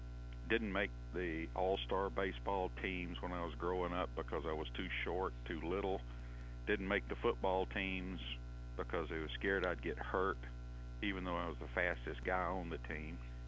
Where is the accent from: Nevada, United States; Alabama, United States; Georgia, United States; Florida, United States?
Alabama, United States; Ozark; I grew up in Ozark.